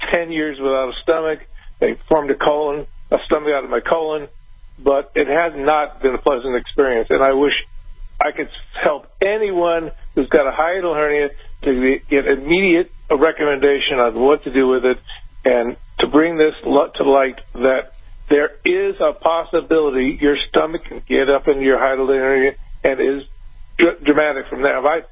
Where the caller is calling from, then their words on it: Austin, Texas, United States; Oh, good. I'm actually from Austin.